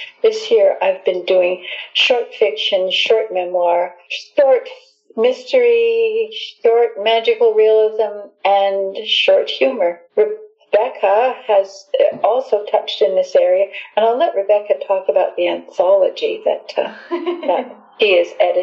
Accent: Brome, Quebec, Canada; I'm from Brome. I stay in touch with that part of the world.

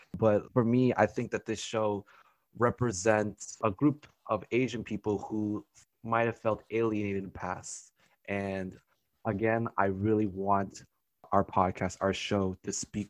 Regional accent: Canada; especially the context as a Canadian

